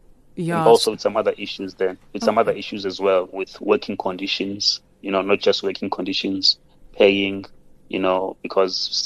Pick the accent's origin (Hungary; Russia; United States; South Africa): South Africa; it makes us as South African film industry a liability